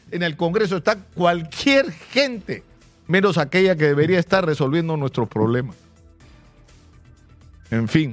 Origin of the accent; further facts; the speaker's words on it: Peru; la necesidad de reencontrarnos como peruanos